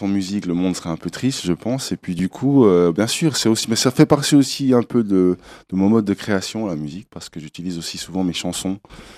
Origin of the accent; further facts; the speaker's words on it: Haiti; Je suis haïtien, donc c'est une religion chez moi.